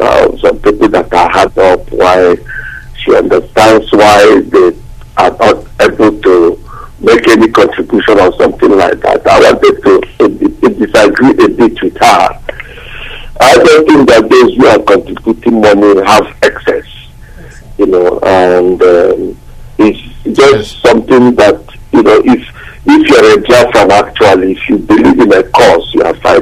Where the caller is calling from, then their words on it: Wales, United Kingdom; I'm calling from Wales.